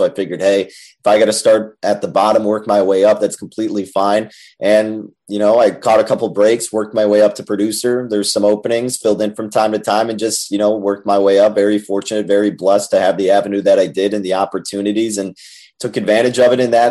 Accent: Chicago, Illinois, United States; yeah, so obviously I grew up in the Chicagoland area, northwest suburbs

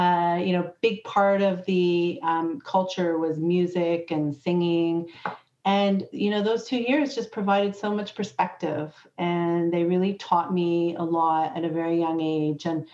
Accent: Canada; when I grew up in Canada

